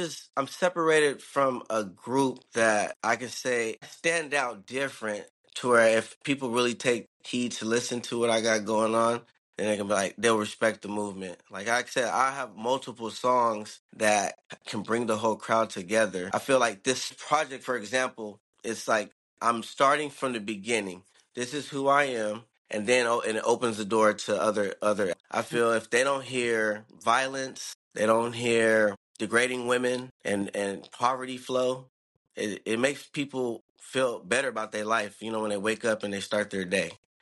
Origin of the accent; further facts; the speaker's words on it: San Jose, California, United States; now in Sacramento, United States; I'm from South San Jose, Northern California, mm-hmm. born and raised. So mm-hmm. I moved out here now. I relocated out here in Sacramento.